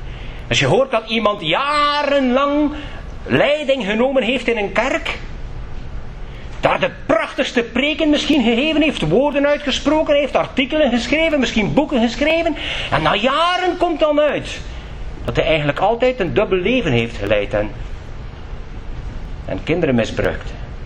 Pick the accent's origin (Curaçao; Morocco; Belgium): Belgium; Flanders; Het is niet erg, hoor, dat wij als Vlamingen aanbidden